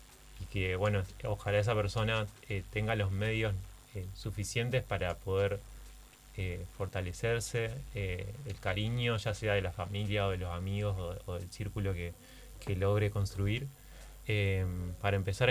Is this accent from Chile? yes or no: no; Paraná, Entre Ríos, Argentina; Siempre en Paraná.